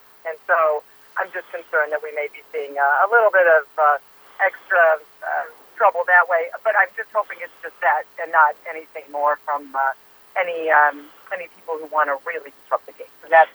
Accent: Ohio, United States; I was just watching on TV as a girl growing up in Ohio

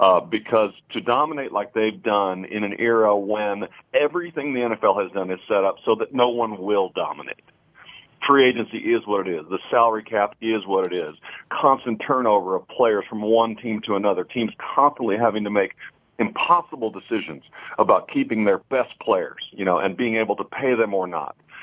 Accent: Kansas City, United States; now in Dallas, United States; while I've been here 25, almost 30 years in Dallas, I grew up in Kansas City

